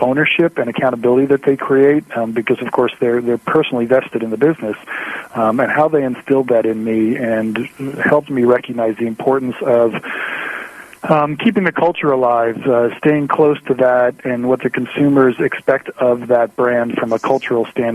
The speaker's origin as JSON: {"language": "English", "region": "New York", "country": "United States", "tie": "born or raised there", "lives_now": "California, United States", "said": "being I grew up on the East Coast in the New York market."}